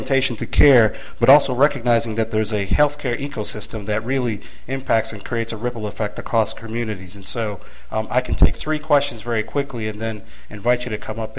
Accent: Illinois, United States; Of course, I have a bias because that's my home state of Illinois. I'm now an immigrant to the Commonwealth of Massachusetts.

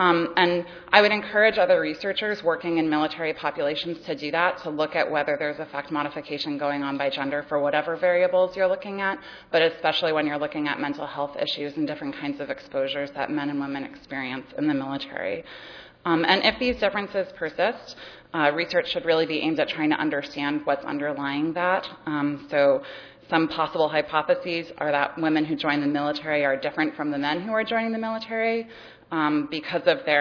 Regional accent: Ohio, United States; I'm also from Ohio.

